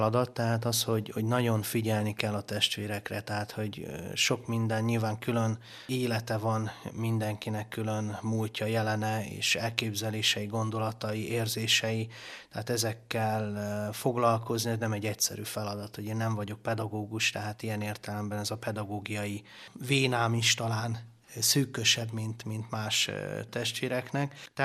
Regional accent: Budapest, Hungary; Budapesti vagyok

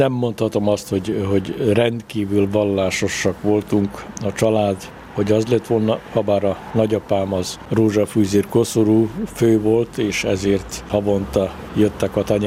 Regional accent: Orom, Vojvodina, Serbia; born there; Nagyon fontos útvonalon, illetve nemzetközi vasútvonal mellett, Oromon, ugyanis Szabadka és Zenta között félúton van ez a helység

